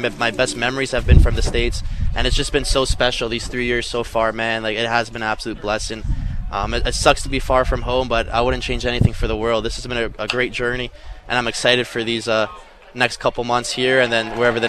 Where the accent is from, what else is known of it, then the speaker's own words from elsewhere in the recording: Mississauga, Ontario, Canada; Honestly, growing up in Canada, obviously hockey's the big sport